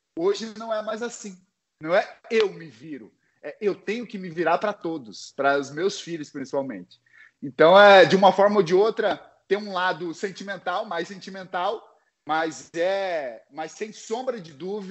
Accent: Caçador, Santa Catarina, Brazil; eu venho de Caçador, Santa Catarina

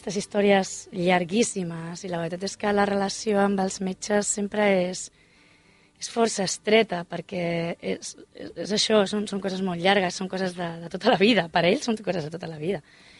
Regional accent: Mataró, Catalonia, Spain; nosaltres estàvem aquí, a 30 quilòmetres, no?, som de Mataró

